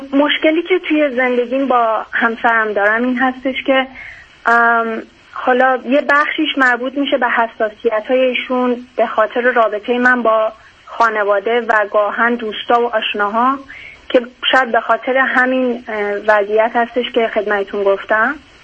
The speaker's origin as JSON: {"language": "Persian", "country": "Iran", "moved": "as an adult", "said": "با هم ازدواج کردیم و از ایران اومدیم بیرون."}